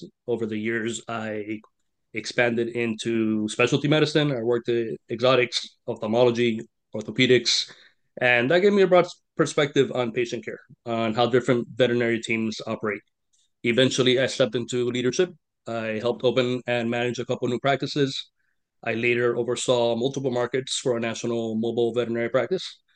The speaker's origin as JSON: {"language": "English", "town": "Miami", "region": "Florida", "country": "United States", "tie": "born or raised there", "said": "I mean, I wasn't born here, but I came here as a baby. So it's the same thing to me."}